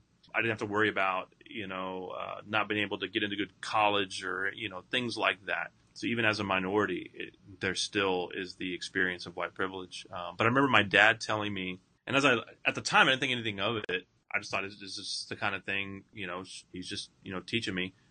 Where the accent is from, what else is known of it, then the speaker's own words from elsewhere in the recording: Brownsville, Texas, United States; I was born in Brownsville, Texas, grew up in Brownsville. I was a minority at most of the schools that I went to.